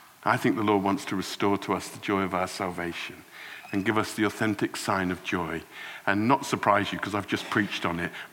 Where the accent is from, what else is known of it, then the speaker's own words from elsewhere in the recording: South West England, United Kingdom; half Welsh, I think, and we always feel a bit beaten up and done over by the English, and I'm from West Country